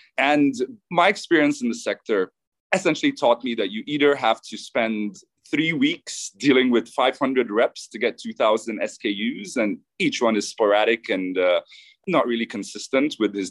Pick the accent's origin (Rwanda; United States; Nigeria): Nigeria; I'm born and raised in Nigeria, and so is ….